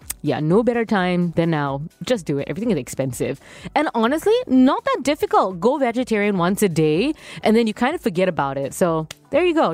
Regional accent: Ang Mo Kio, Singapore; And I grew up in Ang Mo Kio, and it's just gigantic. It's such a huge estate, so it's very conducive for cycling.

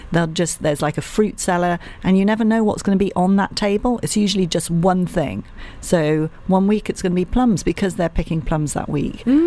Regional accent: Cheltenham, South West England, United Kingdom; I'm from Cheltenham

